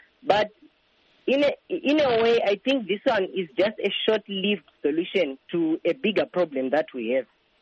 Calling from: Massachusetts, United States; Yes, I'm calling from Tufts University. I'm an engineering student here.

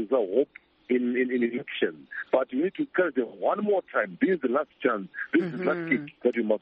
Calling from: South Africa; Yeah, we are speaking from … from South Africa and JHP.

